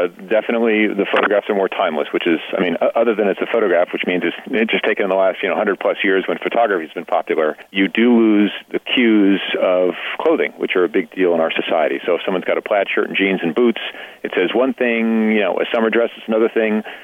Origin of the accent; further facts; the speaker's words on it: New York, United States; I was born in Mount Sinai Hospital, which only New Yorkers would know what that means. So 104th and 5th Avenue, my first home was an apartment, 31st Street and Lexington Avenue, 6 blocks from the Empire State Building.